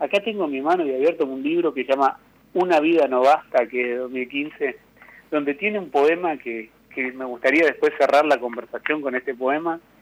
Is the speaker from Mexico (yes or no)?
no; Buenos Aires, Argentina; yo como porteño